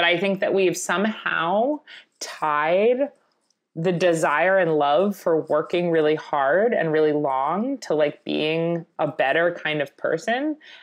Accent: Long Island, New York, United States; growing up in Long Island and, you know, my dad's family was half Italian. And just being in Long Island in general, you have a lot of Italian-American food.

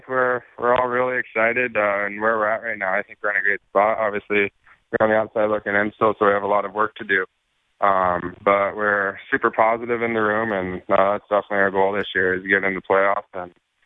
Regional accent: Colorado, United States; Played like minors or whatever, or youth hockey growing up in Colorado

